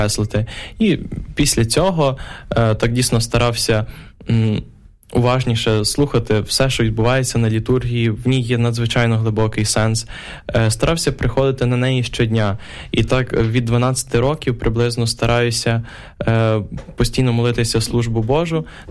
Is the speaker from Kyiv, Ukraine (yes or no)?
no; Ternopil, Ternopil Oblast, Ukraine; перебуваю в Тернополі, моєму рідному місті, де я зростав до мого поступлення.